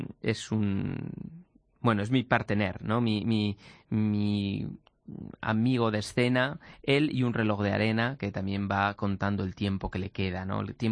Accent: Aragon, Spain; accent: Aragonese; que además tiene acento aragonés, como yo, que vengo de Aragón

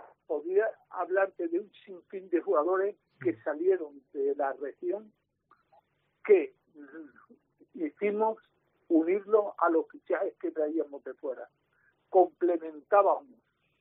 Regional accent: Badajoz, Extremadura, Spain; soy pacense y soy del Club Deportivo Badajoz.

